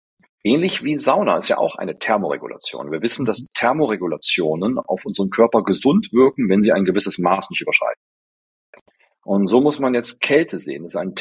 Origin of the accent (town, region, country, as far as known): Berlin, Germany